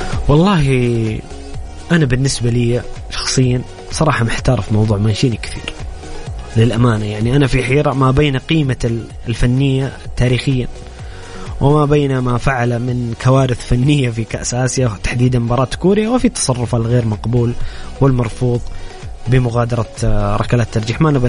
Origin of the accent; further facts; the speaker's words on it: Jeddah, Makkah Province, Saudi Arabia; لأنه هذا ملعب عندنا في جدة وحشنا كثير